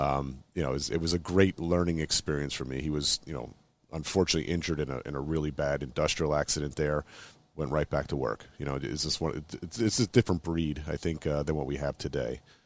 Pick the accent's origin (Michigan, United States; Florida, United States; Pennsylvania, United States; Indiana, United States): Pennsylvania, United States; Allentown; I was like, yeah, I'm from Allentown, but if you've heard the … song, it doesn't suck that bad.